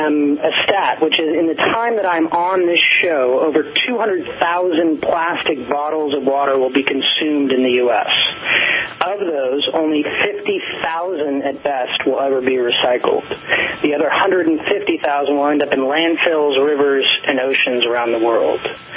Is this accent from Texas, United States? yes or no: no; California, United States; I grew up in Marin County, California, just north of San Francisco